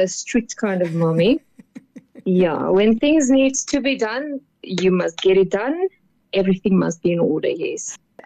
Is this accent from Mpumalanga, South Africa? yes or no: yes; Witbank, Mpumalanga, South Africa; I am from Witbank. They call it Imalahleni.